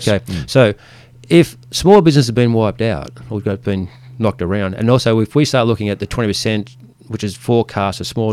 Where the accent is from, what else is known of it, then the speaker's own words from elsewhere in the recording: Ulladulla, New South Wales, Australia; when I grew up in Ulladulla, I started this business.